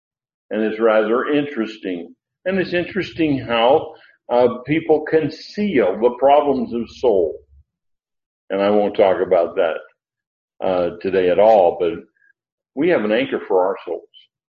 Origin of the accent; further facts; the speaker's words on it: California, United States; born there; I was born in Eastern California. And people look at me, what are you talking about, Eastern California? I was born on the east side of the Sierra Nevada Mountains.